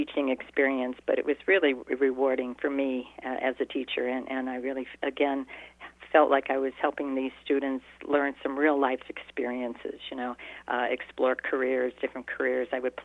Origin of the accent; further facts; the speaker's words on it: Pennsylvania, United States; now in Wheaton, United States; move away from my hometown and all the family that I had in the area in Pennsylvania.